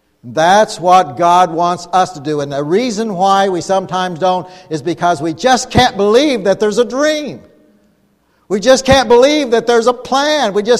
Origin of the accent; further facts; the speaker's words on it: Ireland; I'm Irish, okay?